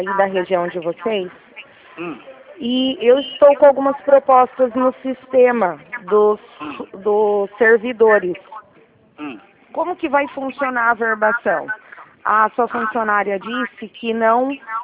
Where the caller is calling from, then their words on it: Rio Claro, São Paulo, Brazil; Eu falo do estado de São Paulo